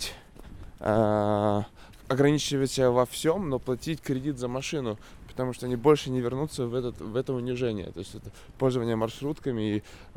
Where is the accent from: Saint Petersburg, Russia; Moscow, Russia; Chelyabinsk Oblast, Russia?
Chelyabinsk Oblast, Russia; Chelyabinsk; в Челябинске, откуда я родом. Вот, и то есть я из города, где все еще, если я пошел с друзьями в ресторан, моя мама спрашивает меня, по какому поводу.